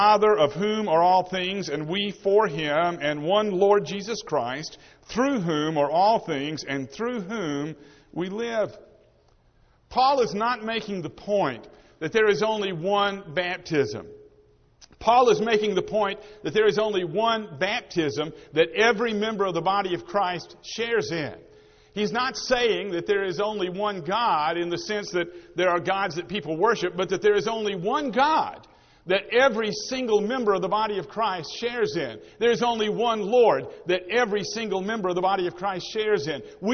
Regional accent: Nashville, Tennessee, United States; I'm from Nashville, Tennessee.

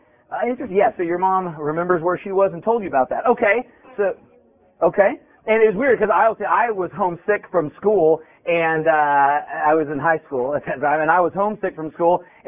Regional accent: Grass Valley, California, United States; I'm from Grass Valley, California, which is about an hour out of Sacramento

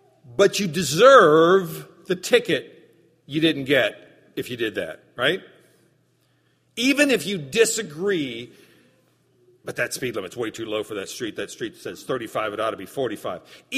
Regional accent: Virginia, United States; I grew up in Southern Virginia, and we had a day workers' dock down toward the railroad yard.

